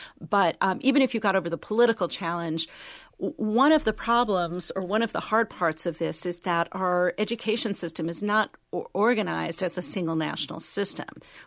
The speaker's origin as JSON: {"language": "English", "region": "California", "country": "United States", "tie": "born or raised there", "said": "So I grew up in California. I went to college in California in the 1970s"}